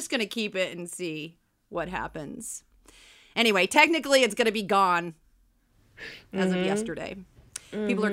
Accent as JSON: {"language": "English", "region": "East Coast", "country": "United States", "tie": "born or raised there", "said": "I grew up on the East Coast. Horns are just part of the dialogue."}